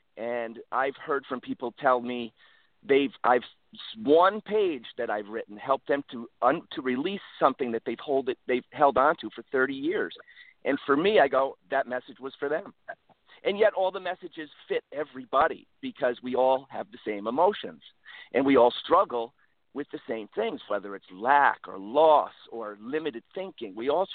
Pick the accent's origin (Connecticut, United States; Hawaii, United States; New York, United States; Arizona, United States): New York, United States; Troy; I was born and raised in Troy, and I was a Lansingburg High School boy.